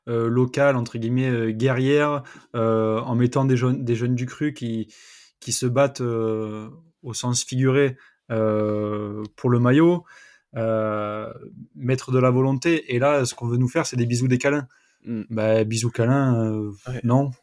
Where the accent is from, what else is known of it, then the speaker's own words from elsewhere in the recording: Provence-Alpes-Côte d'Azur, France; moi, ça me touche personnellement en tant que Provençal.